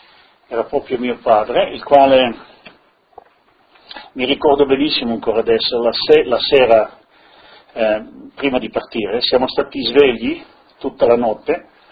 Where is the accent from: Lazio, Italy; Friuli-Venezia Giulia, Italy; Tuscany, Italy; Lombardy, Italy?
Friuli-Venezia Giulia, Italy; Paularo; born there; sono nato in Friuli, sono nato a Paularo, in Carnia, nella frazione di Villa Mezzo